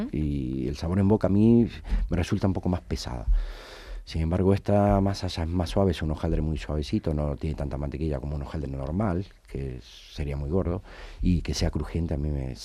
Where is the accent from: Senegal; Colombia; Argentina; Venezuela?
Argentina; Como buen argentino que soy, la carne es algo.